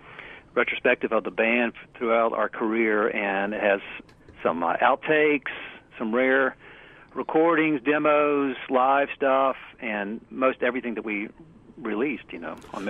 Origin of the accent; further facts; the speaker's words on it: Richmond, United States; Born and raised in Richmond.